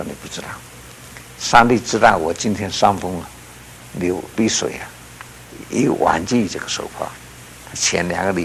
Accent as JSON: {"language": "Chinese", "region": "Guangdong", "country": "China", "accent": "Cantonese", "said": "这个鸦片烟我们这个国语叫做大烟我们广东话也是讲大烟"}